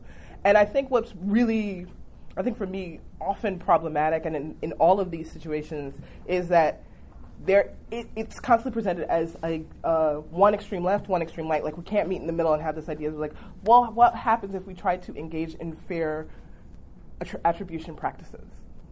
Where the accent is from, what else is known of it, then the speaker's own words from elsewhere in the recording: Far Rockaway, New York, United States; I'm from Far Rockaway, so I'm from the Sandy area.